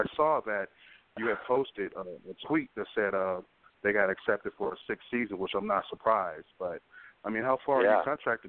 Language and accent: English; Chicago, Illinois, United States; now in Arizona, United States; I'm in Arizona right now, but I'm a Chicago boy at heart, man. I'm born and raised in Chicago, man